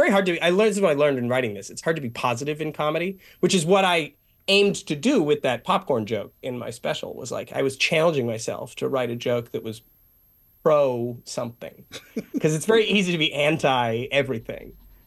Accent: Vancouver, British Columbia, Canada; I was like, I'm from Vancouver.

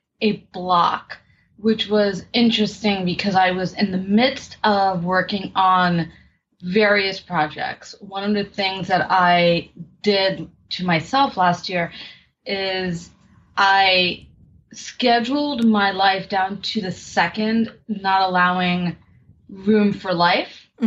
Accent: New York City, New York, United States; born or raised there

